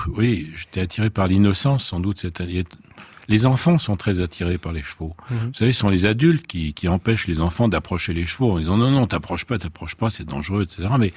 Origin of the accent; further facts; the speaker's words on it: Paris, Île-de-France, France; born there; je suis né à Paris. Bien que je sois né il y a très très longtemps